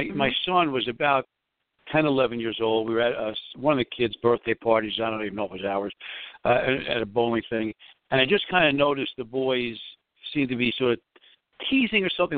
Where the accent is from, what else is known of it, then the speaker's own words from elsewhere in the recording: New York City, New York, United States; you and I grew up in New York City. Maybe our attitude's a little different, you know, than somewhere else.